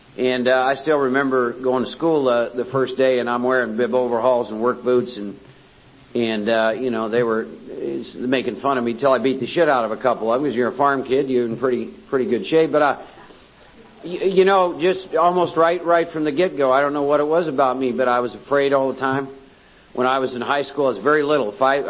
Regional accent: Iowa, United States; I was born and raised in Iowa, Norwegian farming community. I'm one of four boys and a lot of alcoholism in my family.

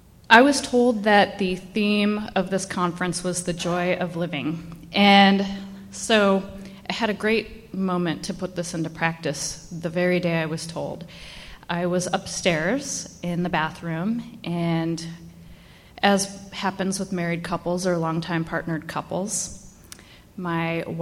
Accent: San Jose, California, United States; also born or lived in Mountain View; I was actually born in Mountain View, California. And I was actually raised for a few years after I was born in Mountain View in San Jose, California.

